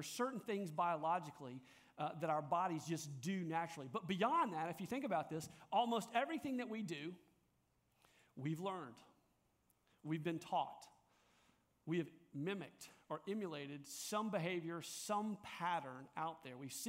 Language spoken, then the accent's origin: English; Louisiana, United States; Because I'm like from Louisiana, and when I ask for a soft drink, what do I ask for? A Coke.